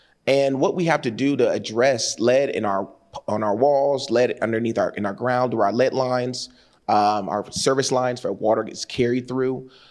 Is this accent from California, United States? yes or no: no; Cleveland, Ohio, United States; now in Columbus, United States; And my lived experience growing up in Cleveland was pretty profound.